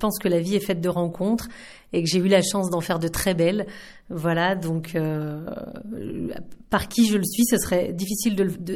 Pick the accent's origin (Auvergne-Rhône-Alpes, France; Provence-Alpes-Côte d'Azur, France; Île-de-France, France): Auvergne-Rhône-Alpes, France; Bressieux; moi je suis de la Bièvre, plus exactement, donc depuis toujours, puisque je suis originaire, de la région de Bressieux